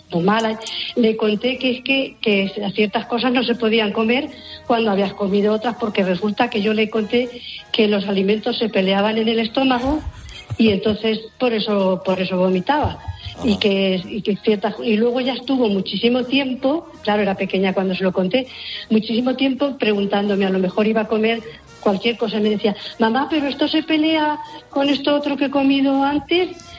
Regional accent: Albacete, Castilla-La Mancha, Spain; soy de Albacete

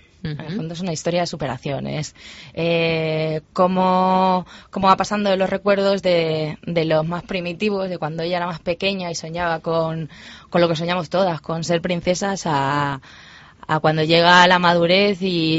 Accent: Cáceres, Extremadura, Spain; también soy de Cáceres

